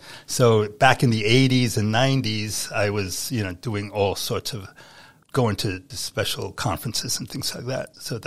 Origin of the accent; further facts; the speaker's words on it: New York, United States; I grew up in New York, in the Bronx.